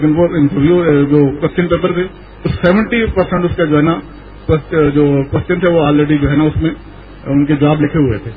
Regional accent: Rawalpindi, Punjab, Pakistan; میں راولپنڈی سے آیا ہوں.

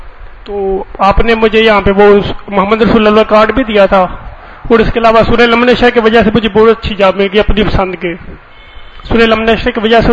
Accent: Gujrat, Punjab, Pakistan; میں گجرات سے تعلق رکھتا ہوں.

